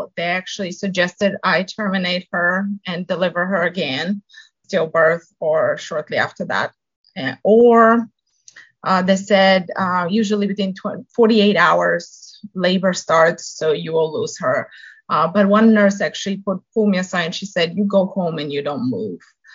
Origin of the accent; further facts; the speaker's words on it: Bulgaria; English is a second language; moved away as an adult; As you mentioned, I came from Bulgaria. I was 19, so that was back in 2000.